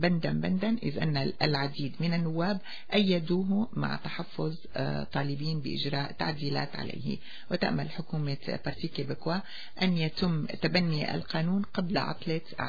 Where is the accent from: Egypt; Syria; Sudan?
Syria; now in Laval, Canada; ومن بلدنا سوريا